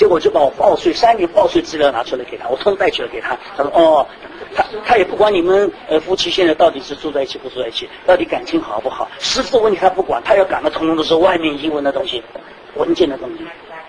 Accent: Shanghai, China; 我们上海人怎么讲？叫西装比赛

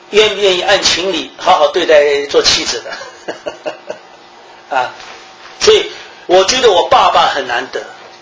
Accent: Shanghai, China; 我们上海人出去的时候

